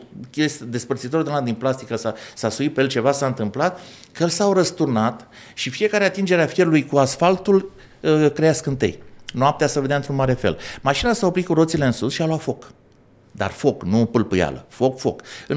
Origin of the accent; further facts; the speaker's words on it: Câmpina, Prahova, Romania; also born or lived in Maramureș; now in Bucharest, Romania; m-am născut la Maramureș, crescut la Câmpina, domiciliat în București. Și am stat 18 ani în Câmpina.